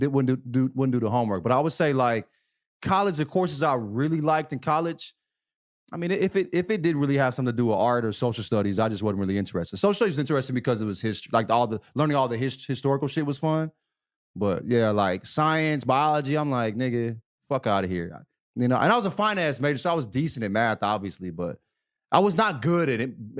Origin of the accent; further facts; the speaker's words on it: Alabama, United States; But like, yeah, my growing up in the South, and my school was probably like 40% black, 30-40% black in high school.